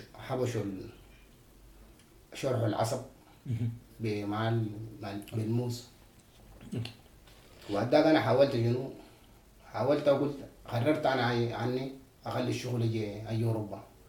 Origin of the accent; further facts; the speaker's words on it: Sudan; moved away; من السودان أنا كنت كان ناوي أسافر على ليبيا